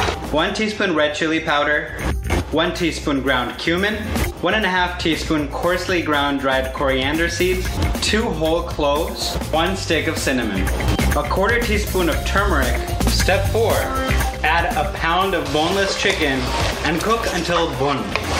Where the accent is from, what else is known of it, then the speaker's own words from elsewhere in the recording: Saudi Arabia; I grew up in Saudi Arabia, and every day for iftar we would have shorba.